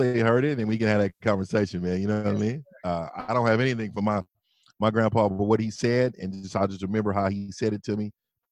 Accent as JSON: {"language": "English", "region": "West Coast", "country": "United States", "said": "because I'm from the West Coast too, and it was just so impactful."}